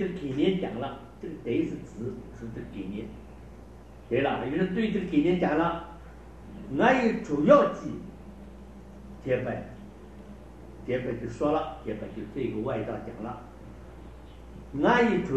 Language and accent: Chinese; China; 我们中国人形容这头